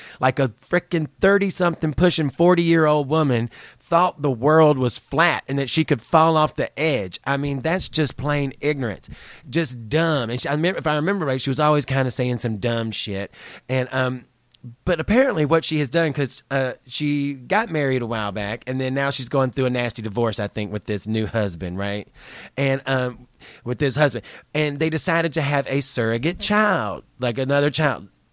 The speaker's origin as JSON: {"language": "English", "region": "the South", "country": "United States", "tie": "born or raised there", "said": "But I grew up in the South, and that's what we do."}